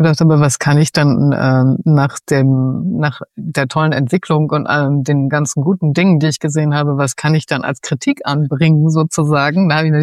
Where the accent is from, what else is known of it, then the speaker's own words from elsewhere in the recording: Germany; was wir als Deutsche ja auch gelernt haben, dass wir immer schön die Emotionen unterm Deckel halten sollen, immer schön ausgeglichen.